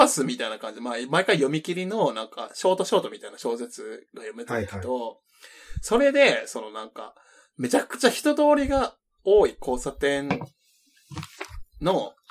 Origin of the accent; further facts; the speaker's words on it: Nara, Japan; 自分、地元が奈良やねんけど。